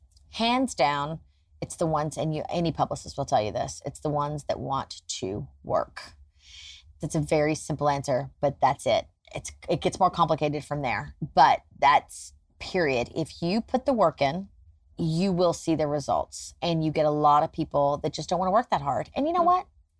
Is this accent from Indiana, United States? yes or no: no; Nashville, Tennessee, United States; I mean, I grew up in Nashville, where I'm from originally, and I grew up around a lot of music.